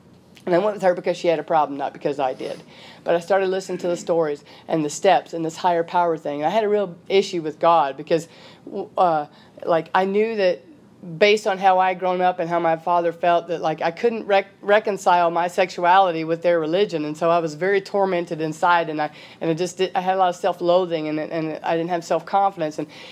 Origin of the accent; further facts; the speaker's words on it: Deep South, United States; like, growing up in the Deep South, you know, we talk in colloquialisms. We say things that people don't understand.